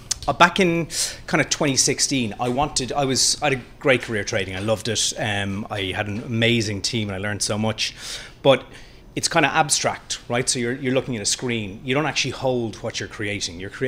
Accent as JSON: {"language": "English", "country": "Ireland", "said": "I'm Irish."}